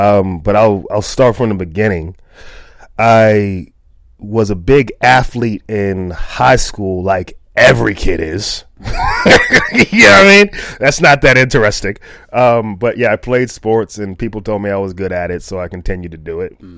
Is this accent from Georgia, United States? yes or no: yes; Atlanta, Georgia, United States; Yeah, I'm from Atlanta. Okay. And I played football in Atlanta, went to high school in Atlanta.